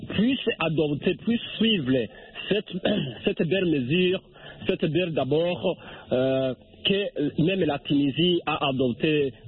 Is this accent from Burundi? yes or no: yes; Burundi; chez nous, au Burundi, ce n'est pas un pays musulmans, mais où on compte beaucoup de musulmans.